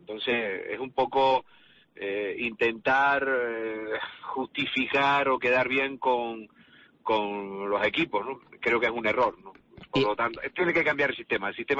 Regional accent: Canary Islands, Spain; nosotros que somos de Tenerife, defender lo nuestro

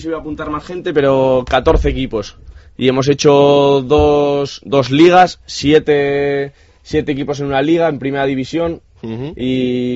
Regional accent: Zaragoza, Aragon, Spain; now in Salamanca, Spain; yo soy de Zaragoza y en el fútbol indoor ahí está triunfando bastante.

